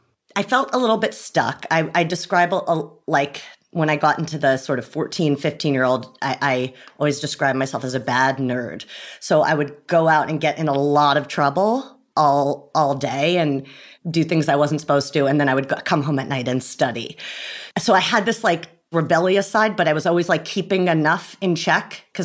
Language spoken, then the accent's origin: English; Rye, New York, United States; I'm from Rye, New York, which is about 45 minutes outside of Manhattan. And that's where I'm from. And I spent my childhood just kind of trying to get closer and closer to Manhattan, I would say.